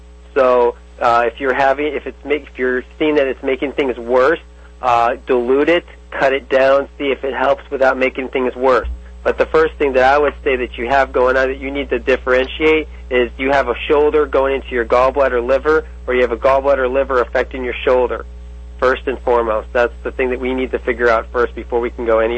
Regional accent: Ohio, United States; Hey, my old stomping ground. I'm from Ohio.

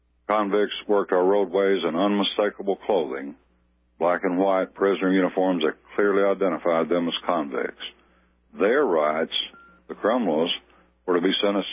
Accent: Alabama, United States; born there; Way I start is I'm proud of being an American and that I was fortunate to be born in Alabama.

